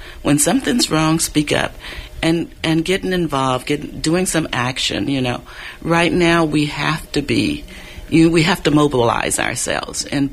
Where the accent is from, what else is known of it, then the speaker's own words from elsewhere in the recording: the South, United States; because I grew up in the South also. And it was segregated at the time. And I went to all black schools.